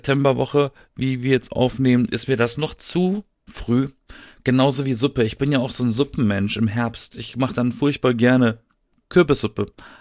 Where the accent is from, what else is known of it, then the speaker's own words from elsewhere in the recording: Baden-Württemberg, Germany; Ich komme aus dem Schwarzwald. Ich war literally umgeben von Wald.